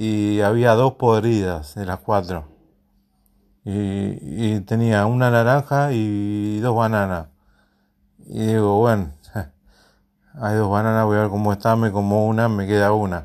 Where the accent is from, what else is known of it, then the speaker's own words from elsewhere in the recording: Buenos Aires, Argentina; Yo les cuento que soy de Argentina y vivo en Buenos Aires, en la capital federal.